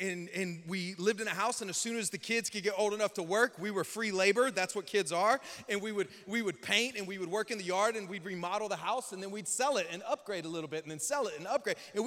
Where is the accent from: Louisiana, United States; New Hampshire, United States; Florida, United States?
Louisiana, United States; Lake Charles; born there; I was born in Lake Charles, Louisiana, raging Cajun.